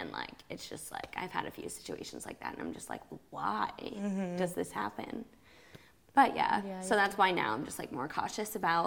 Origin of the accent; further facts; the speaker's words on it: New York, United States; born there; also born or lived in New Jersey / Florida; I was born in New York, lived in New Jersey, then